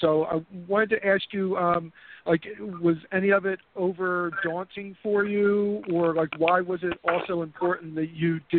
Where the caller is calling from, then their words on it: Philadelphia, Pennsylvania, United States; Hey, Simon. … calling from Philadelphia.